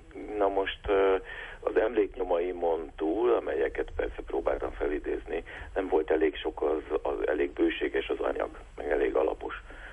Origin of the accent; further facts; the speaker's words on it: Budapest, Hungary; én hogyan nőttem föl azon a területen, ahol a nem sokkal a születésem előtt, 15 évvel a születésem előtt ezek az események lejátszottak. Tehát Budapest, Buda